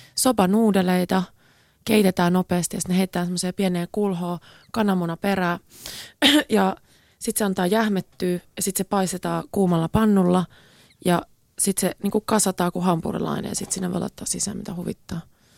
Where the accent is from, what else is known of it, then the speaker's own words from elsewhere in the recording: Japan; niin kuin sanoit, että mä oon japanilainen